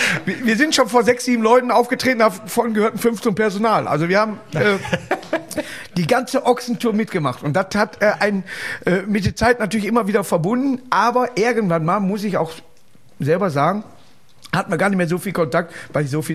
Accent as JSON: {"language": "German", "town": "Duisburg", "region": "North Rhine-Westphalia", "country": "Germany", "lives_now": "Hamminkeln, Germany", "said": "ich habe zwar jetzt ein Haus in Hamminkeln, aber auch nur zur Miete. Ne? Aber man bleibt ja hier, man ist ja Duisburger"}